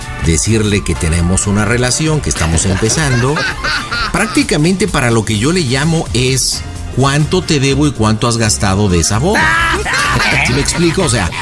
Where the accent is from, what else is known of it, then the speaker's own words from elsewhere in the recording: Chiapas, Mexico; Y yo vine de Chiapas